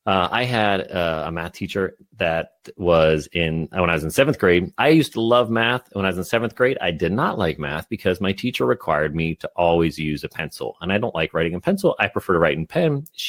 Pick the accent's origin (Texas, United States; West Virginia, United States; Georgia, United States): West Virginia, United States; I grew up in West Virginia and then continued to move west after that.